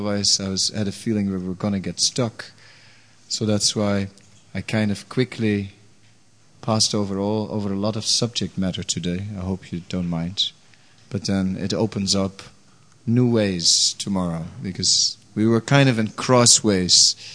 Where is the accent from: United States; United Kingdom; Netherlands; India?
Netherlands; I'm from Holland, you know, water everywhere.